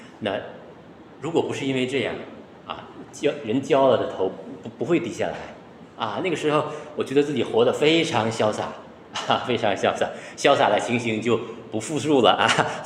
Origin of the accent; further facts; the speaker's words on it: Northeast China, China; 我老家在东北嘛，就是东北男人很不好意思